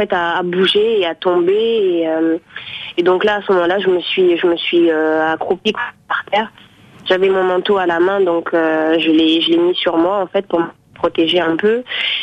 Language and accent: French; France; est-ce que comme je suis française, est-ce que je dois aller à l'ambassade?